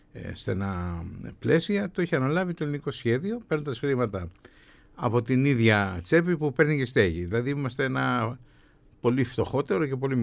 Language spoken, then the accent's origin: Greek; Piraeus, Attica, Greece; λόγω του ότι είμαι πειραιώτης ανακάλυψα το πραγματικό μπουζούκι, το τρίχορδο